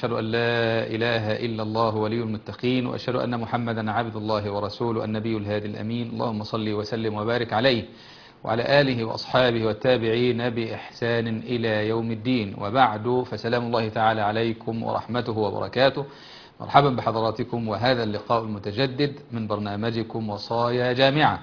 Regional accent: Egypt; زي ما بنقول في اللهجة العامية عندنا في مصر، بنقول إن الانطباعات الأولى بتدوم

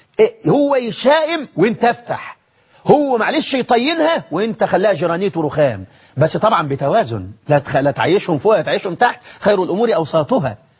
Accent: Egypt; زي الناس ما بيقولوا عندنا في مصر كده

